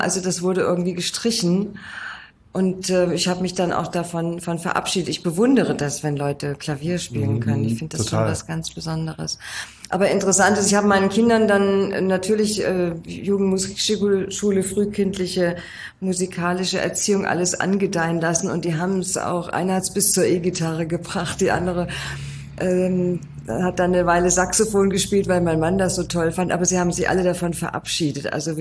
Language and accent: German; Bad Hersfeld, Hesse, Germany; Ich bin in Hessen aufgewachsen, in Bad Hersfeld. Mhm. Ich sage mal, im Schatten der Mauer. Wirklich so ein Grenzgebiet war das damals.